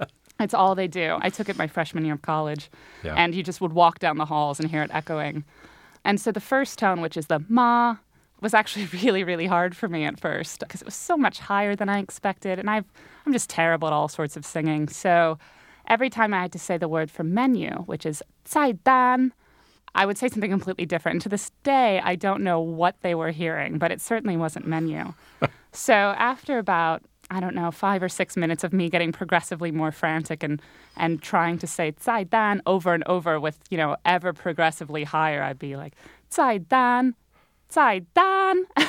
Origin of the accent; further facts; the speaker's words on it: St. Louis, Missouri, United States; even though I was growing up in St. Louis and couldn't ski and certainly was never going to play ice hockey